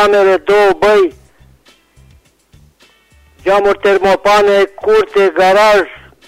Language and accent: Romanian; Reșița, Caraș-Severin, Romania; de la Reșița, din cartierul Cuptoare